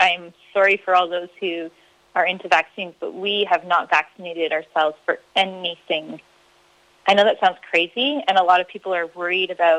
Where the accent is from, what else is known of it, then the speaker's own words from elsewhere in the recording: Canada; moved away; we're originally from Canada.